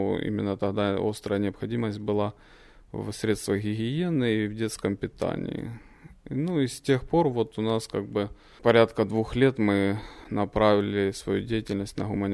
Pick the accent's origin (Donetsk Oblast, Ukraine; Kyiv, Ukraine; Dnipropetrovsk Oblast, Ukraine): Donetsk Oblast, Ukraine; Donetsk; я сам приехал летом с Донецка, переехали с женой уже